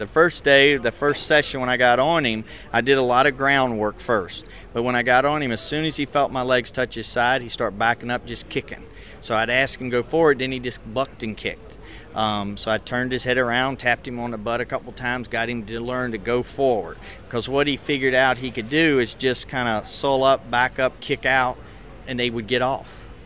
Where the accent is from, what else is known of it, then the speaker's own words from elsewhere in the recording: Virginia, United States; Is in Virginia. I'm right outside of the Richmond area in a little community called Powha